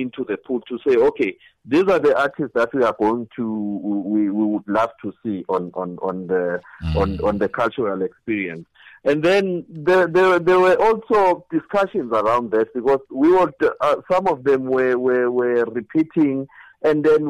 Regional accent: Mpumalanga, South Africa; when the provincial coordinator is from Esanzeni, I'm from Getsibande.

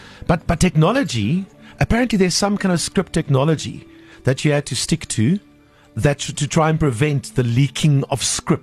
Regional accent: Port Elizabeth, Eastern Cape, South Africa; Yeah, no, I grew up in Port Elizabeth as well.

